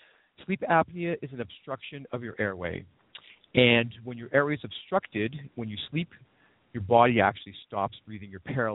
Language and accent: English; Canada; now in United States; I'm Canadian, and I have experience in the Canadian healthcare system